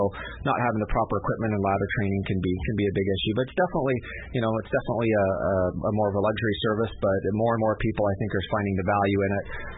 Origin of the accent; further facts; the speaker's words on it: Canada; now in United States; originally from Canada. I know you know that, and some of the listeners that listen regularly know I'm Canadian.